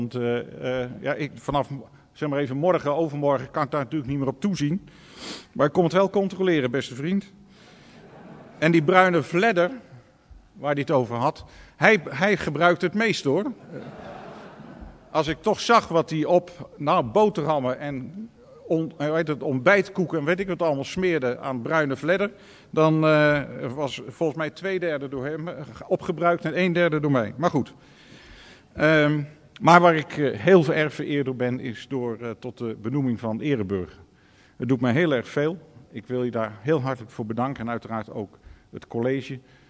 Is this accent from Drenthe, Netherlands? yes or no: no; Utrecht, Netherlands; ook mij als Utrechter, geboren Utrecht, natuurlijk heel erg aanspreekt